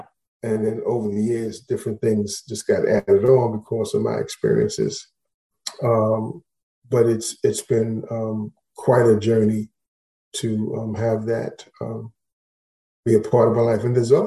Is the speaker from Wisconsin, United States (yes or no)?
no; New Jersey, United States; also born or lived in North Carolina / Harlem; I was born in North Carolina and then came up to New Jersey and Harlem. My mother was raised both in New Jersey and New York. My father was raised in New Jersey.